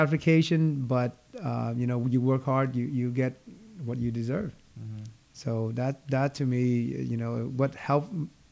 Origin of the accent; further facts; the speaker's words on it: Vietnam; English is a second language; now in United States; But, you know, as coming from Vietnam, you know, a country that take me